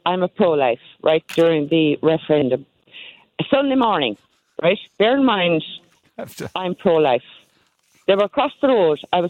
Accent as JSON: {"language": "English", "region": "Munster", "country": "Ireland", "accent": "Kerry", "said": "I have all my Kerry accent out today."}